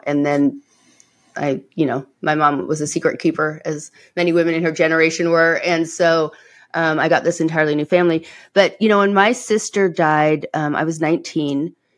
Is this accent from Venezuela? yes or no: no; East Coast, United States; we grew up on the East Coast, right? So we're like, where ladies don't even say damn.